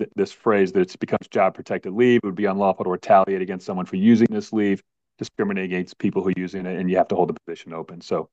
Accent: New York, United States; You know, again, I come from Western New York.

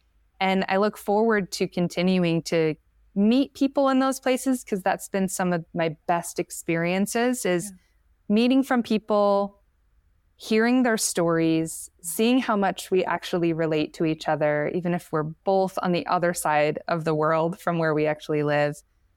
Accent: United States; now in Spain; I started to learn how spoiled I was as an American

